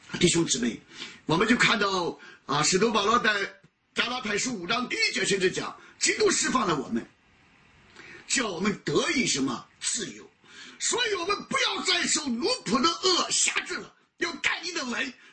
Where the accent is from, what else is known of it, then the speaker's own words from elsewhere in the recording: China; 过去我们中国人特别喜欢五四青年了啊